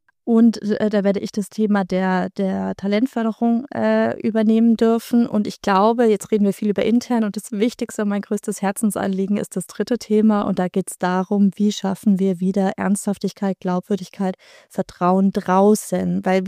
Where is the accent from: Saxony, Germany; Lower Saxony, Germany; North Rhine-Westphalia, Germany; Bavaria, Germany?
Bavaria, Germany; ich komme aus Bayern.